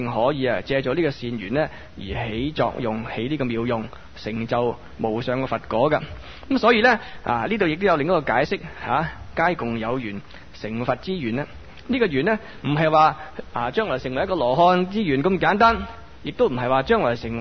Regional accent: China; 咁但係我哋中國人呢就興雙膝跪

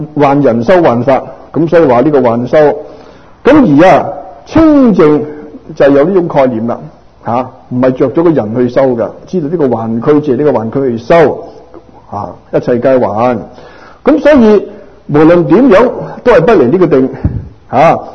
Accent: Dongguan, Guangdong, China; 咁啱佢又係東莞人，我係東莞人

